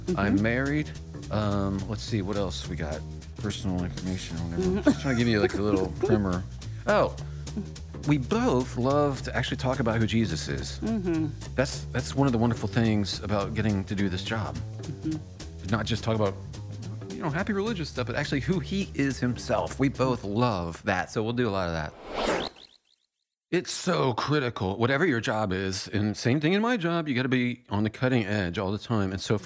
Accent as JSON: {"language": "English", "region": "Illinois", "country": "United States", "said": "Producer Sherry is here. I have Asperger's. I am a white guy. I am from Illinois."}